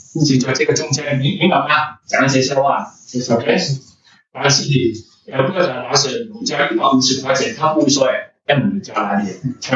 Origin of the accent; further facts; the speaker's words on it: China; 因为我们中国人都不愿意做这些工作